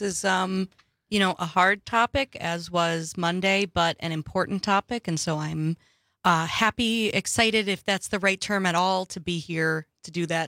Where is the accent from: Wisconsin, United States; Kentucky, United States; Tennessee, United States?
Wisconsin, United States; Wausau; Growing up in Wausau, before I'd even finished my Jewish conversion, but I'd been semi-public with my peers about the fact that I was looking into converting.